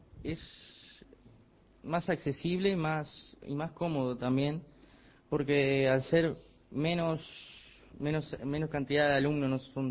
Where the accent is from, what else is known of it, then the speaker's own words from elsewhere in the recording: Semillero, Colonia, Uruguay; en el caso mío soy de acá de Semillero, y bueno, viajo, estoy a 4 kilómetros de ahí, pero soy de acá de Semillero